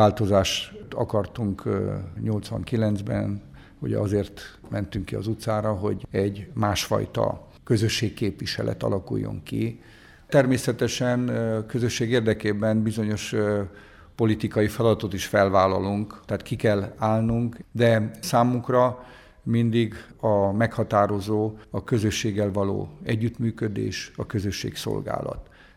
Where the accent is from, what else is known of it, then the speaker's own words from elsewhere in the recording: Arad, Arad County, Romania; amíg ugye aradi vagyok